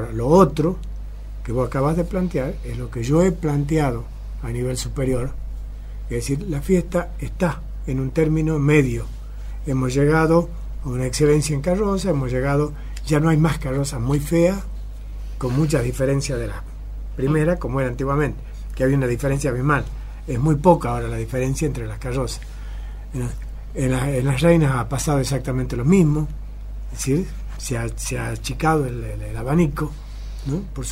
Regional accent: Jujuy, Argentina; Yo soy jujeño y quiero la fiesta con toda mi alma.

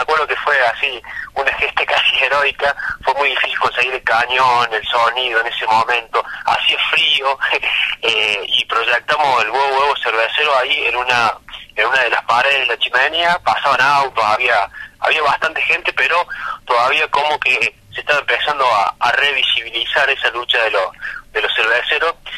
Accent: Villa Allende, Córdoba, Argentina; yo en ese momento era vecino de Alberdi, enamorado de Alberdi, yo en realidad soy de Villa Allende, de Arguello, ahora estoy viviendo acá en la Sierra

